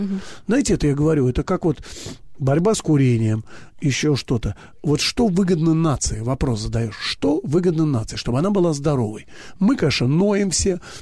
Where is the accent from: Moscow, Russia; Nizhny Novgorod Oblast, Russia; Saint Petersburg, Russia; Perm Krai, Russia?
Moscow, Russia; Вот все мое детство до сознательного возраста, там, до армии я прожил на Покровском бульваре. Это, точнее, Яузский бульвар, дом 2, адрес.